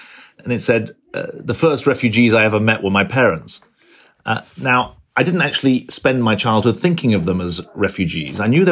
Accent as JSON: {"language": "English", "country": "United Kingdom", "said": "I'm British."}